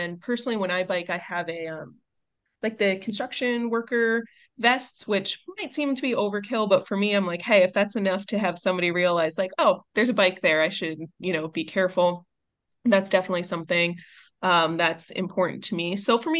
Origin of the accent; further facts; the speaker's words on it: Midwest, United States; I can say this as a Midwesterner, I came out east, you all drive crazy compared to the Midwest.